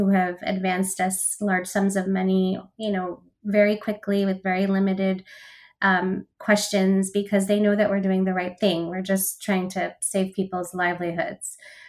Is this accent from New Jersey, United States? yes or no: yes; New Jersey, United States; And growing up in Central Jersey, actually, my parents loved coming to New York on a regular basis